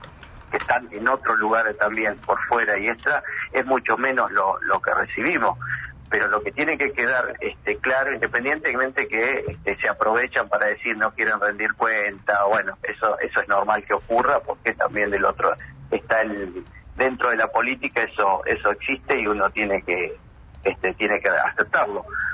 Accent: Río Negro, Argentina; Yo vengo desde la provincia de Río Negro

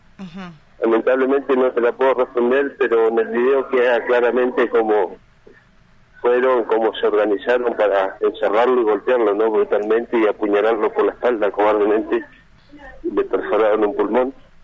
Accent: Argentina; somos argentinos y tenemos derecho a circular por cualquier parte de la República Argentina

